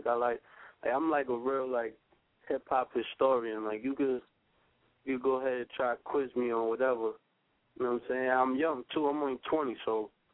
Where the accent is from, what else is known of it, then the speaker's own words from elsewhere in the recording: Bronx, New York, United States; Yeah. I'm from the Bronx. I'm from uptown. A lot of people mostly know the Bronx from the South Bronx, but I'm actually from the North Bronx, you know.